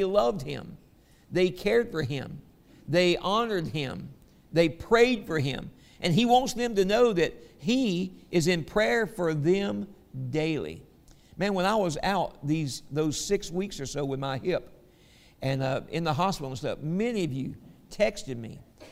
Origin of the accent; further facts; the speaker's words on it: the South, United States; We're from the South, all right? We like stuff like that.